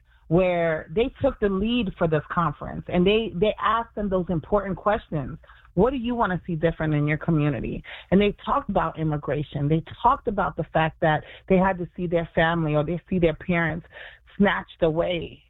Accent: New York, United States; born there; yes, I'm a Haitian American. I was born in New York.

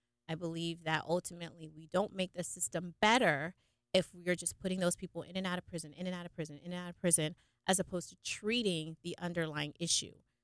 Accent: Melbourne, Victoria, Australia; I was born and raised in Melbourne.

